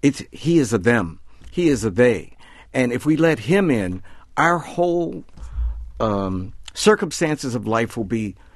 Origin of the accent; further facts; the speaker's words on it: West Virginia, United States; Now, remember, I grew up in Appalachia, eastern West Virginia on the Potomac River.